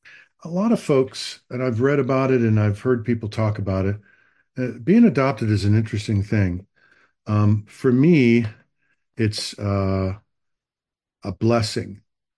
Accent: Los Angeles, California, United States; born there; I was born in Los Angeles in 1962. That makes me 61, two. Yeah, 61. I'll be 62 in November.

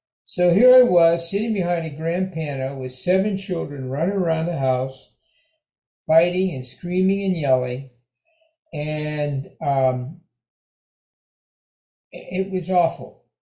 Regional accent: Pittsburgh, Pennsylvania, United States; I'm from Pittsburgh. My dad was a mill doctor before he started private practice as an eye doctor.

